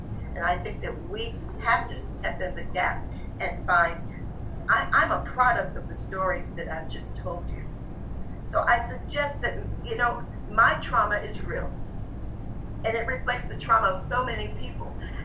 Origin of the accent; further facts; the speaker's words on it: South Carolina, United States; I'm from South Carolina.